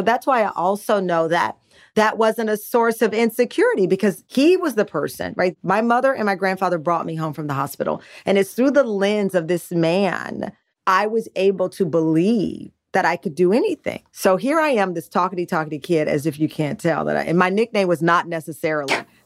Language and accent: English; Texas, United States; His name was, because we're from Texas, his name was Booker T.